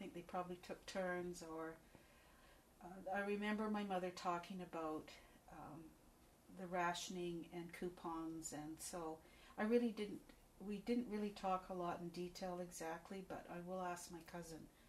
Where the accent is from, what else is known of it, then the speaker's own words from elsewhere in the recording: Bushey Heath, East of England, United Kingdom; born there; I was born in Bushy Heath, Watford, Hertfordshire, in London.